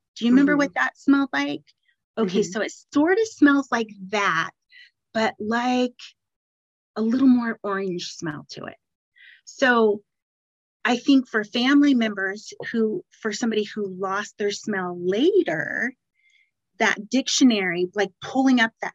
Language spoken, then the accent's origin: English; Oregon, United States; So I grew up in Oregon, and Oregon is so lush and green.